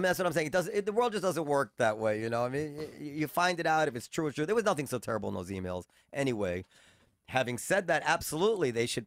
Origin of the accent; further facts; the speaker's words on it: United States; In the end, as an American, as a patriot, my overriding concern is that our president is only acting in our interest.